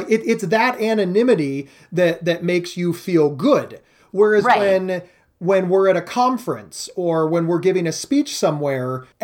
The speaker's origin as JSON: {"language": "English", "town": "Columbus", "region": "Ohio", "country": "United States", "said": "I'm like, I'm from Columbus."}